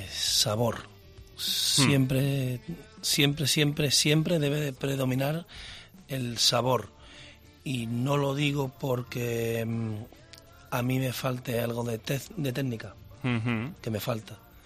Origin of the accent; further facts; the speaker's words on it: Seville, Andalusia, Spain; mi barrio, en Los Remedios. Bueno, aunque nací en la calle Baños, pero me crié en Los Remedios.